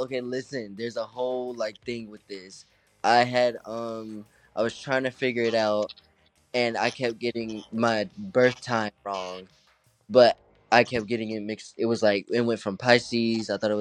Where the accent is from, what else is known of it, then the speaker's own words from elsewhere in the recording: Arkansas, United States; I am from Arkansas, born and raised, sadly.